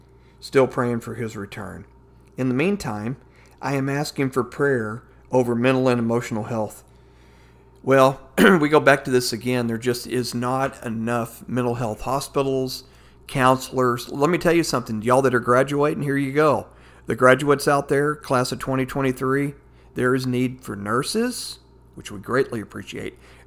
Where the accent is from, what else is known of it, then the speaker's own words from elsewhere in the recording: Fort Worth, Texas, United States; I'm from Fort Worth, Texas, so I know allergies and everything else.